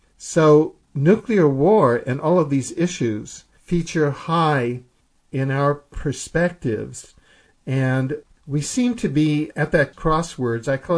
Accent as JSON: {"language": "English", "country": "Cuba", "tie": "born or raised there", "said": "And since I grew up there in Cuba and traveled widely in Latin America, I know that Rockefeller is known as the most evil of the permanent war economy"}